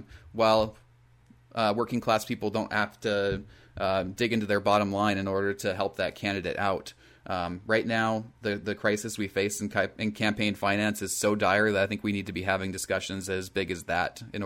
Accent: Northwood, North Dakota, United States; My hometown of Northwood, of 1,000 people, the original water system for Northwood was built during the New Deal.

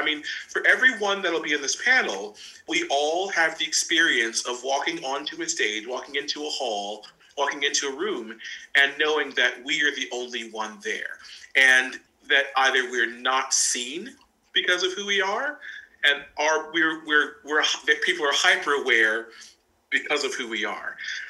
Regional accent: United States; Whenever I work in Europe, I'm the American.

